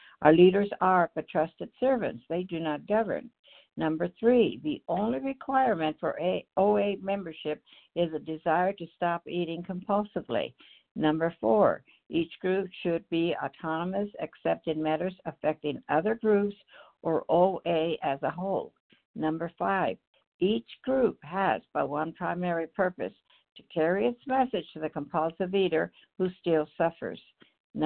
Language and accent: English; Idaho, United States; I am from Idaho.